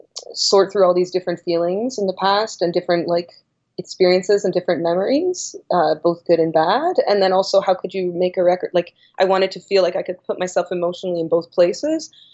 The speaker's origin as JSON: {"language": "English", "town": "Toronto", "region": "Ontario", "country": "Canada", "tie": "born there", "said": "I was born in Toronto. I live in Montreal, fairly northern as far as North America goes, although certainly not the furthest north."}